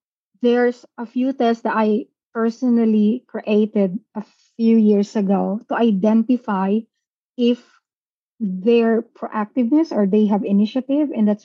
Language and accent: English; Philippines; So because I'm from the Philippines, I know what to ask questions.